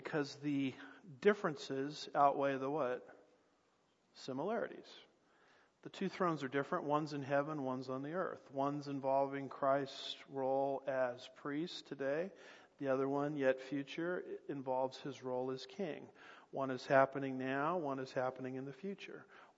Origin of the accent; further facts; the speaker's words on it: United States; I have two cars in my garage because I'm an American and we're supposed to have two cars, right?